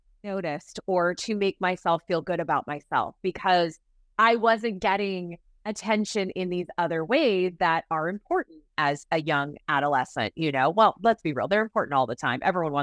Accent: California, United States; You know, I'm from Southern California.

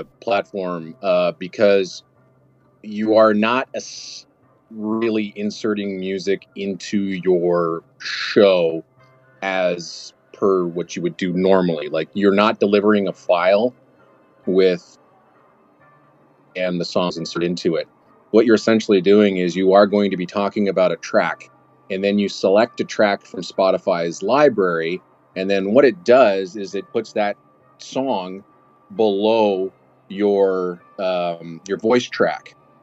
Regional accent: Canada; Well, since I'm Canadian, I should be able to help you out on this one.

